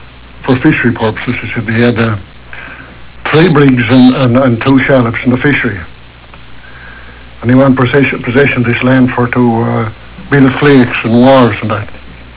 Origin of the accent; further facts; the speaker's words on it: Newfoundland and Labrador, Canada; I'm a Newfoundlander. First, last, and always, I'm not a Canadian. I'm a Newfoundlander.